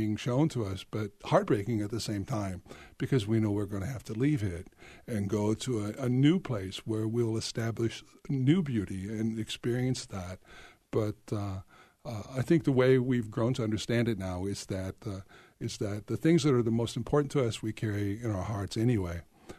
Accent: Ottumwa, Iowa, United States; I said, well, I'm from this little town called Ottumwa.

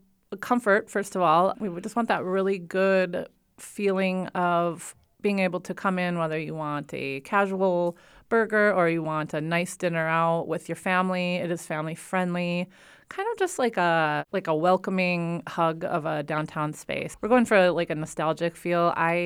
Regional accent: Fargo, North Dakota, United States; Well, I'm from Fargo, but I actually moved away when I was when I graduated high school, and I did not move back until 2008.

